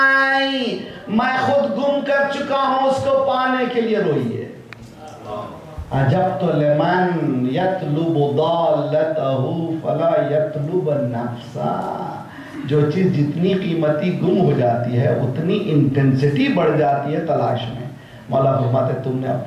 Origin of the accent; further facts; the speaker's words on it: Karnataka, India; हम लोग जो साउथ इंडियन जो बहुत जल्दी जबान सीखते हैं, उस समय हम जो कर्नाटक वाले बहुत तेज़ी से, मेरा वतन जो है बॉर्डर है आंध्रा का, हमारे बच्चे तेलुगु जानते हैं, हमारे बच्चे कन्नड़ी जानते हैं